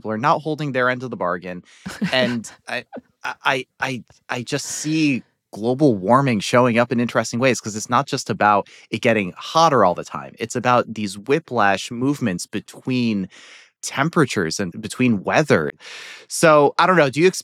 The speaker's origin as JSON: {"language": "English", "region": "New York", "country": "United States", "tie": "born or raised there", "said": "I grew up in New York State throughout the 90s. I can tell you there's a lot of snow."}